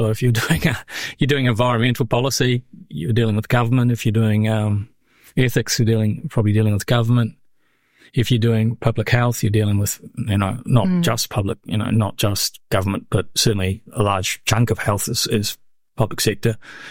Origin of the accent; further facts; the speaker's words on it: New Zealand; I know that partly because I'm a New Zealander, but partly because I wrote on New Zealand as well.